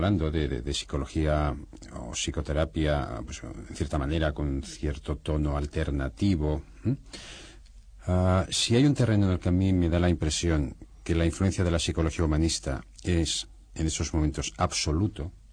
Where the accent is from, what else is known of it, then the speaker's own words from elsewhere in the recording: Catalonia, Spain; en Cataluña, de donde yo vengo, hay otra asociación